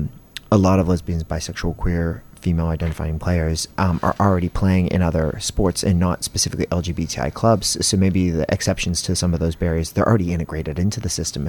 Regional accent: United States; obviously, I grew up in the States, and we still have gendered sports as well.

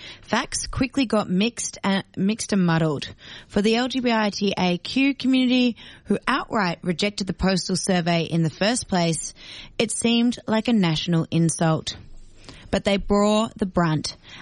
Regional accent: Tasmania, Australia; Tasmania, my home state, repping hard with a 63.6%.

